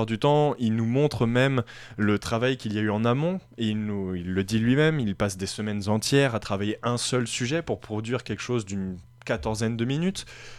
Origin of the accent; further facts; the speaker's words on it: France; Bien sûr, en tant que Français, on pourrait se dire